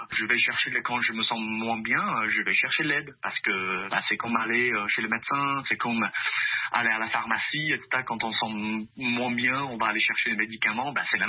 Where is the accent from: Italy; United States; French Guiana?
United States; accent: European; now in Quebec, Canada